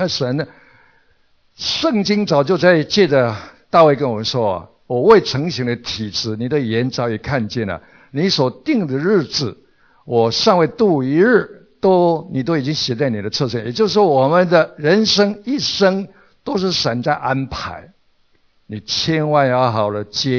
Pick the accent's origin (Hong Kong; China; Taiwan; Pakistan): Taiwan; now in United States; 为什么我从年幼的时候就蒙神的拣选，后来就到美国来受操练之后受他的差遣